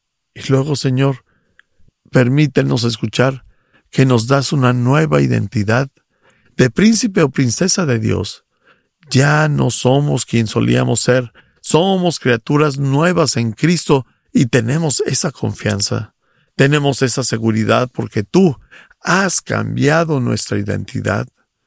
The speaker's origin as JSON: {"language": "Spanish", "country": "Cuba", "said": "Soy de Cuba y llevo 20 años en la iglesia."}